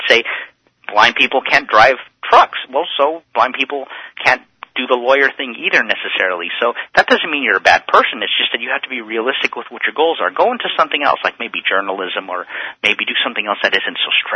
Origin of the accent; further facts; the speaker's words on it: California, United States; born there; I was born in the States, in California